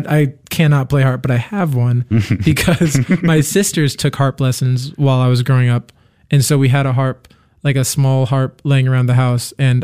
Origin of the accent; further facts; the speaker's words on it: Dallas, Texas, United States; moved away as an adult; now in Nashville, United States; I'm from Dallas. I moved to Nashville about 6 years ago